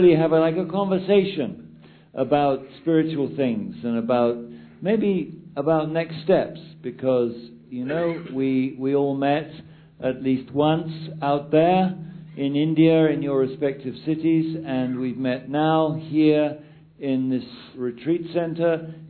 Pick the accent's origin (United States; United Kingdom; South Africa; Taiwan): United Kingdom; England; of course, you know, I'm English.